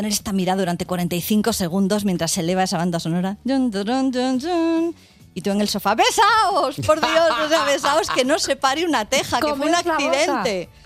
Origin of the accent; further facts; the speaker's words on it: Basque Country, Spain; yo vengo del País Vasco y encima de un colegio femenino